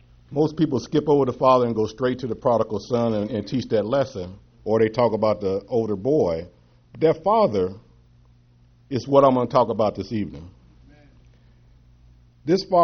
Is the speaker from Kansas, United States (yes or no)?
yes; Kansas City, Kansas, United States; And I bring you greetings from Kansas, my hometown of Kansas City, Kansas.